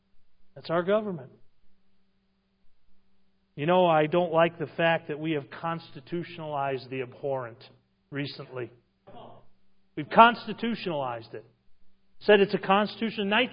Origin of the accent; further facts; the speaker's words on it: Massachusetts, United States; As I mentioned, I'm from Massachusetts.